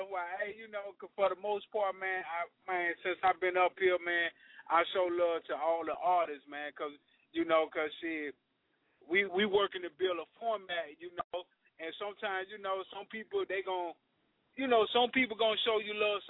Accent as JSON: {"language": "English", "region": "the South", "country": "United States", "said": "I'm from the South. We don't got Africans down there, you know what I mean? So, see, man, you come to Mississippi, you don't see no Africans."}